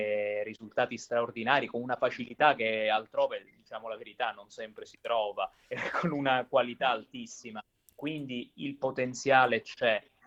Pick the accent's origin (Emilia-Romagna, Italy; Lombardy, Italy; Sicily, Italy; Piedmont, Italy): Sicily, Italy; Palermo; io purtroppo vivendo fuori ora ho sempre meno opportunità per tornare a Palermo, e questo mi dispiace immensamente perché io amo la mia città natale, sono legatissimo alla mia città.